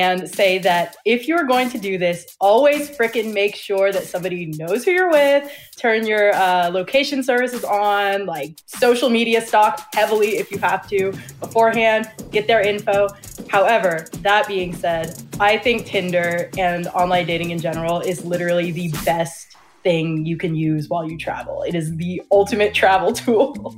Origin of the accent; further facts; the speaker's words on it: United States; And I think the funniest thing about going out in Iceland as an American is that like everybody's very, very game to party.